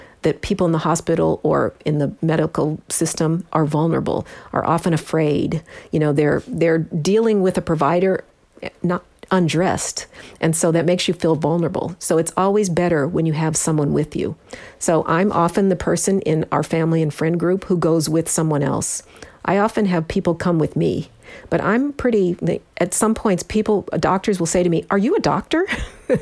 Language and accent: English; Denver, Colorado, United States; I grew up in the Mile High City.